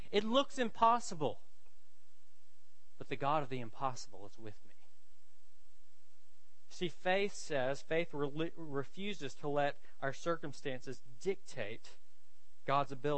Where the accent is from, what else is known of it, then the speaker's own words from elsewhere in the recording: the South, United States; perhaps be resigned to live somewhere close to my hometown in the South forever. I'm a Southerner, so I can make those jokes, right?